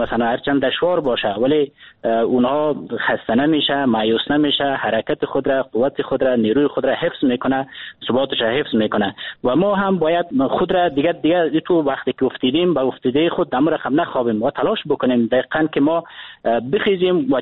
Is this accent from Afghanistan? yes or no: yes; Afghanistan; به عنوان یک افغان، به عنوان یک جوان در وطن ما زندگی میکنیم